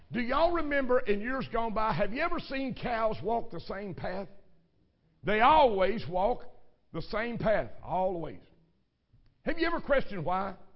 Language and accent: English; Crab Orchard, Kentucky, United States; I was born and raised in Crab Orchard, Kentucky, right on 150, right on the Wilderness Trail. Only had one red light and we shot it out.